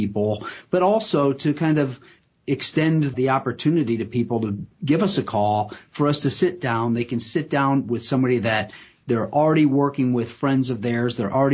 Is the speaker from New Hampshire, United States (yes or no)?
no; Pemberville, Ohio, United States; I mean, growing up in Pemberville, Ohio, it's not the fanciest of folks that we're typically working with.